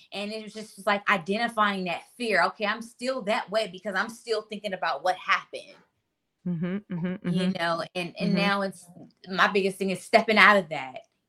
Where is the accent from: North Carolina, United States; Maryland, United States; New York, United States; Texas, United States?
Maryland, United States; moved away; I'm originally from Maryland, so the East Coast